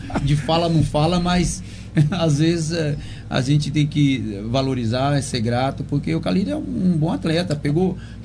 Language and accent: Portuguese; Bahia, Brazil; É porque essa data eu tô na Bahia, porque eu, como bom baiano, tenho que ir lá visitar os pais.